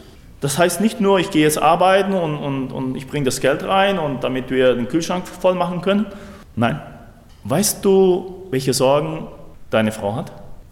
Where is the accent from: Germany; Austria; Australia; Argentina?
Argentina